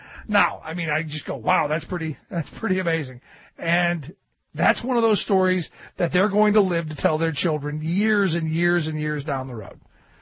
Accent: Ohio, United States; Here's some good news out of my home state of Ohio. You know, the more I talk about it, the more glad I live here.

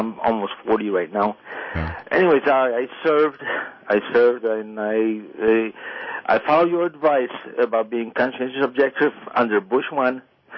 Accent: Gdansk, Pomeranian Voivodeship, Poland; English is a second language; Is Poland. I'm from Gdansk.

